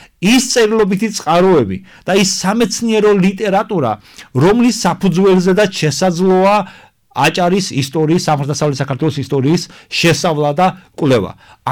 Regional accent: Adjara, Georgia; ჩვენი აჭარა, ჩვენი კუთხე ყოველთვის იყო მიზიდულობის ცენტრად და არენად

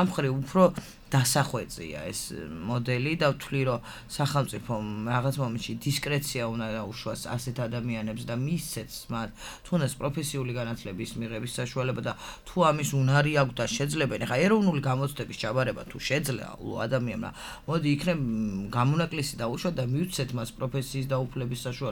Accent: Tbilisi, Georgia; მე კი თბილისში დავიბადე, გავიზარდე და ცენტრალურ ქუჩაზე ვცხოვრობდი

